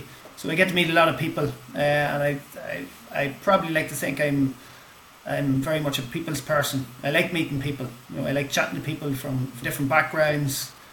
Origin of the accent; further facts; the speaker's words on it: Ireland; I'm from Ireland. I'm based here in Ireland most of the time.